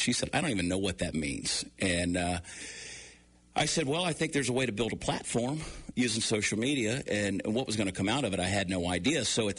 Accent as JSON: {"language": "English", "region": "New Jersey", "country": "United States", "tie": "born there", "said": "So you mentioned I was born in New Jersey, and whoever did that Wikipedia page, I hate their guts."}